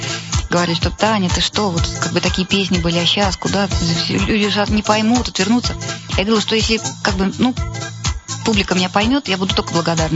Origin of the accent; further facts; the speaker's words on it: Saint Petersburg, Russia; Во-первых, я питерский человек, я родилась в Питере, живу там большую часть своей жизни.